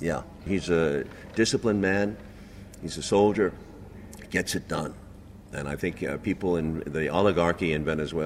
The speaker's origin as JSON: {"language": "English", "country": "United States", "said": "My country does this over and over again. That's what concerns me. I'm American."}